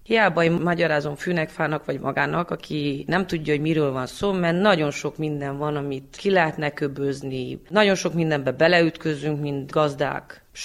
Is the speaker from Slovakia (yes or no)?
no; Vânători, Mureș County, Romania; disznajói származású vagyok, 38 éves